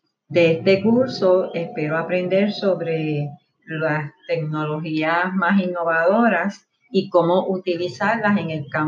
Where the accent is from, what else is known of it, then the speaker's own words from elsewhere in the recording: Carolina, Puerto Rico; soy del pueblo de Carolina.